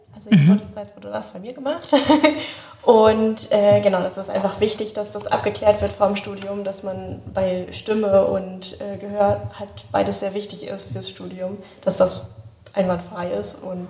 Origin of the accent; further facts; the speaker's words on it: Braunschweig, Lower Saxony, Germany; Ich komme aus Braunschweig.